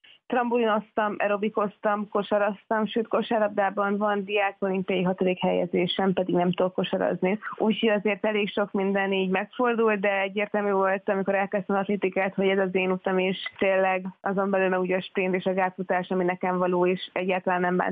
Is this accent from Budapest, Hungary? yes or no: no; Debrecen, Hajdú-Bihar, Hungary; én debreceni vagyok, minden mai napig Debrecenben edzek, mellette én a Debreceni Egyetem hallgatója is vagyok.